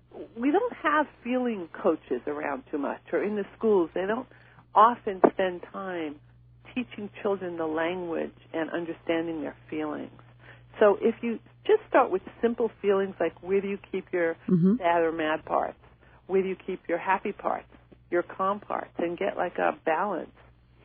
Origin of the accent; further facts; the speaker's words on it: New York, United States; like I'm from New York, so if I walk down the street that I don't feel good on, I don't question it.